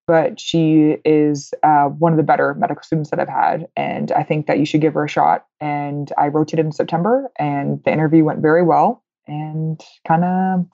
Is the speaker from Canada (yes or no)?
yes; Canada; now in Atlanta, United States; And I'm kind of sick of the cold being Canadian.